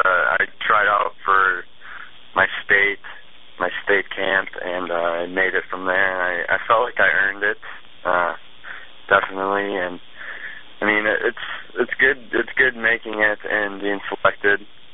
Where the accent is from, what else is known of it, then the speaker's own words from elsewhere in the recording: Michigan, United States; I've been growing up in Michigan. I've been a University of Michigan fan my whole life.